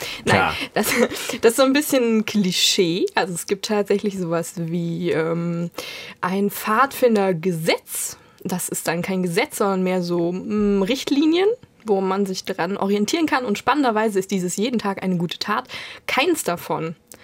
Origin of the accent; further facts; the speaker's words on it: North Rhine-Westphalia, Germany; now in Cologne, Germany; Ich komme eigentlich aus dem Ruhrpott.